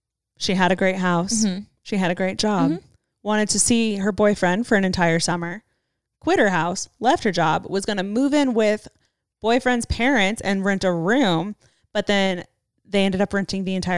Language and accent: English; Saskatchewan, Canada; I am from Saskatchewan, Canada, and my boyfriend lives in Alberta, Canada, about 6-hour drive from my home.